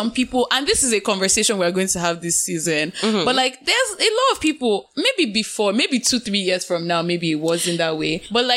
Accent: Nigeria; But I guess like as a Nigerian in the diaspora, I just always feel like by default successful.

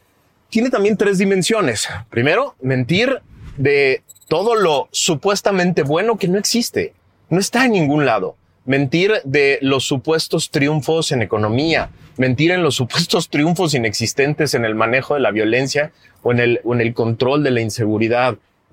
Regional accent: Mexico; es una cosa que adolecemos, sí, los mexicanos

